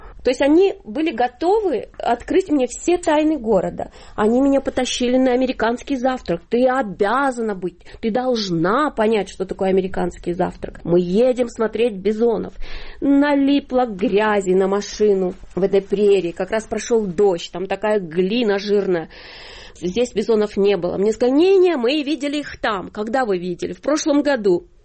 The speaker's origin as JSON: {"language": "Russian", "country": "Ukraine", "said": "они поняли, что я приехала из Украины."}